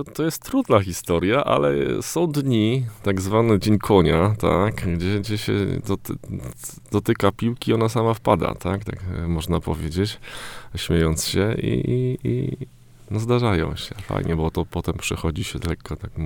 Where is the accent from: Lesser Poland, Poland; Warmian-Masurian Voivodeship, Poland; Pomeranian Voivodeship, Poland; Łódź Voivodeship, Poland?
Warmian-Masurian Voivodeship, Poland; Olsztyn; jestem rodowitym olsztyniakiem, tak więc okazji kilka było wcześniej.